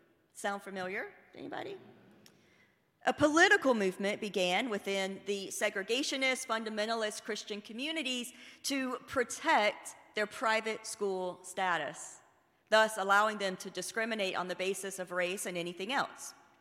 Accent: Greenville, South Carolina, United States; Like I said, I'm from Greenville, South Carolina, home to Bob Jones University.

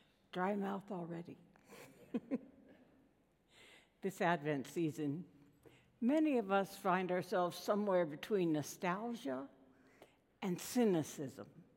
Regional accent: Pennsylvania, United States; When I was a little child growing up in Pennsylvania, I remember how disappointed we would be if it ended up being a brown Christmas

